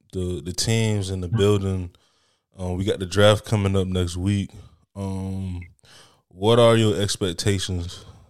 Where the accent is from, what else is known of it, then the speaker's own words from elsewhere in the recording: Miami, Florida, United States; I'm from Miami, and we don't have we're a big city, but we're not like LA and New York.